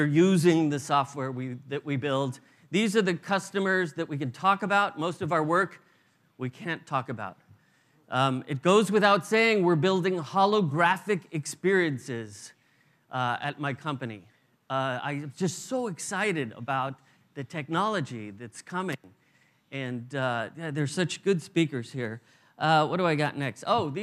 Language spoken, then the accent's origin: English; Los Angeles, California, United States; I grew up in Los Angeles, California, next to a Peruvian family. I was eating anticuchos when I was 4 years old.